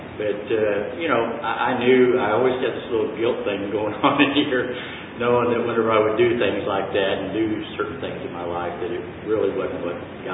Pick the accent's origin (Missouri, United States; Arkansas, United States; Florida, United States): Missouri, United States; Lake of the Ozarks; I was born in Missouri, grew up at Lake of the Ozarks in Missouri to a wonderful family.